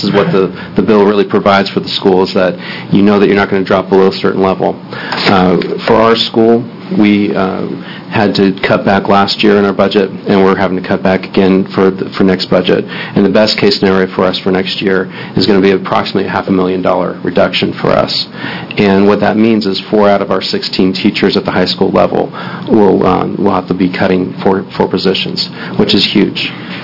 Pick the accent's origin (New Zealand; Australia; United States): United States; Columbus, Ohio; now in Corvallis, United States; As far as I come from a large city. I come from Columbus, Ohio.